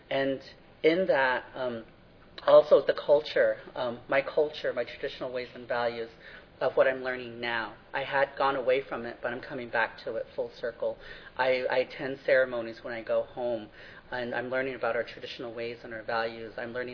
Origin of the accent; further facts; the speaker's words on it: United States; first language Navajo; English is a second language; With assimilation and acculturation, I had steered away from my native culture, from my native language. Didn't want to be a part of traditional values and concepts because of being teased. I remember in mid-school where kids were being teased because they talked Navajo